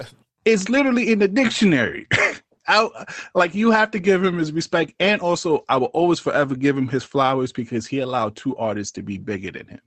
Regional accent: Brooklyn, New York, United States; just because I'm from Brooklyn.

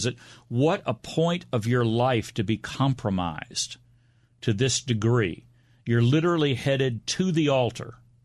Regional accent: Tennessee, United States; No, I'm from Tennessee.

